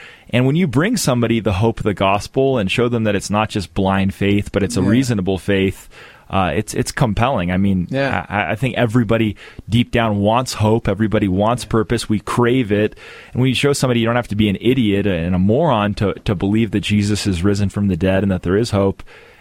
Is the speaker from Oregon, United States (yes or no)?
yes; Portland, Oregon, United States; Oh, you know, I am from Portland.